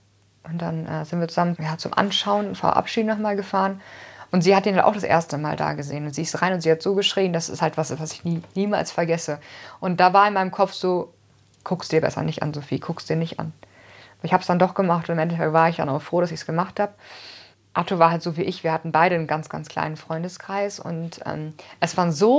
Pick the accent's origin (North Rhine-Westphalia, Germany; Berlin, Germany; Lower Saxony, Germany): Lower Saxony, Germany; Osnabrück; ich komme aus Osnabrück, liebäugel aber schon mit Bayern und den Bergen und dass ich da auf Dauer hinziehe.